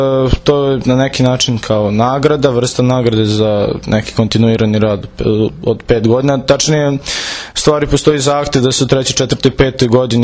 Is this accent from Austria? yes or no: no; Novi Sad, Vojvodina, Serbia; dolazim iz Novog Sada, eparhije Bačka